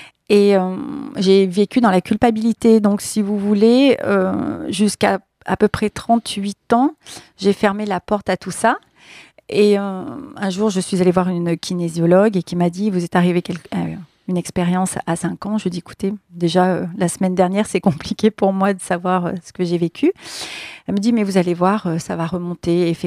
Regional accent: Grenoble, Auvergne-Rhône-Alpes, France; Donc, je viens de Grenoble. Mmh. Donc, je suis à Avignon

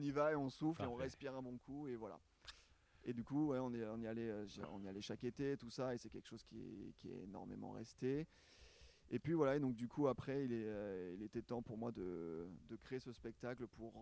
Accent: France; born there; je suis né en France, je suis français, mais j'ai des origines effectivement italiennes du côté de mon père et surtout de ma grand-mère.

